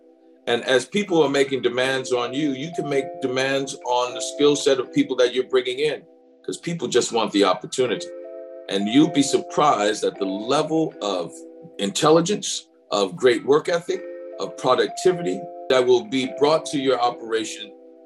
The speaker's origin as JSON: {"language": "English", "town": "New Orleans", "region": "Louisiana", "country": "United States", "said": "I'm from New Orleans. The city was destroyed."}